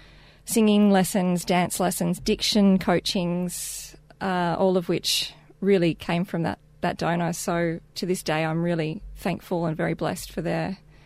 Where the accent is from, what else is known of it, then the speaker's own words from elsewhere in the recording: Penrith, New South Wales, Australia; Yeah, so I grew up in the western suburbs, in a little town called Penrith, my hometown. And we lived out there, my parents, my sister and I, for a good many years